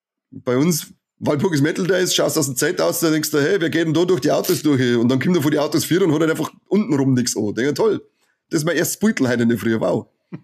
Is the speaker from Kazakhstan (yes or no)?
yes; Kazakhstan; German is a second language; Bei uns in Kasachstan hat immer irgendwo was gebrennt.